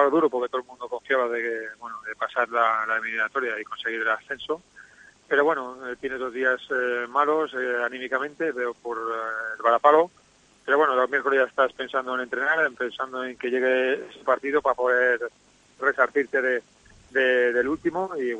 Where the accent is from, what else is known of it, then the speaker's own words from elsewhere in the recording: Castile, Spain; yo soy castellano también, así que bueno, esa zona la conozco.